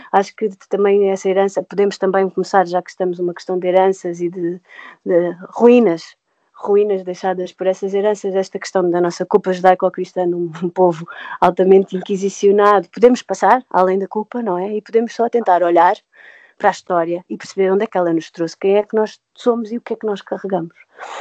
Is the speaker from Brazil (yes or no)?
no; Portugal; Eu acho que sim, eu acho que nós temos, sim, enquanto portugueses.